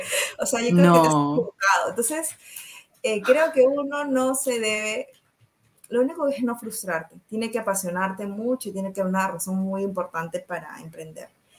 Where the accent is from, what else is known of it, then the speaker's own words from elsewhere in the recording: Peru; soy de Perú. Tengo varias empresas